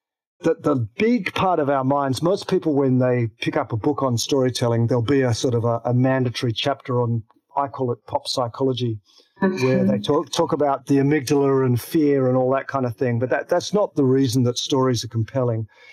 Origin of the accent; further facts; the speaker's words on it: Tasmania, Australia; Actually, I grew up in Tasmania. It's an island to the south of Australia.